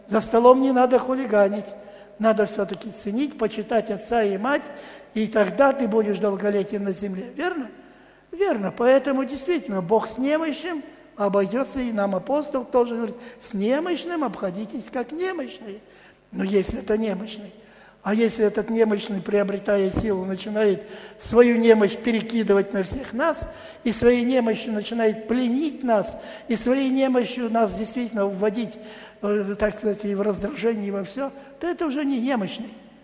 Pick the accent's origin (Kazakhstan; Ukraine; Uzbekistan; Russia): Kazakhstan; Almaty; узнала, что я из Алматы